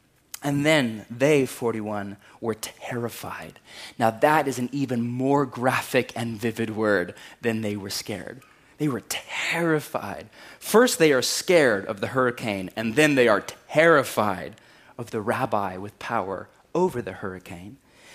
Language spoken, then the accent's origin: English; California, United States; I mean, I grew up in California, right? And I lived a mile from the San Andreas fault line.